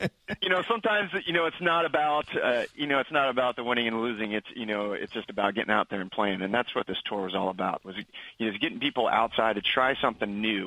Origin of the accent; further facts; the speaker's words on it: Pennsylvania, United States; Yeah, I am from Pennsylvania. The other side, though.